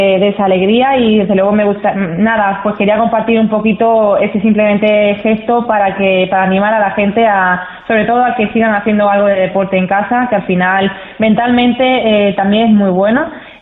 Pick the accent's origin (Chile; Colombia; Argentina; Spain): Spain; Huelva, Andalusia; ya que estoy ahora mismo aquí en mi tierra, en Huelva.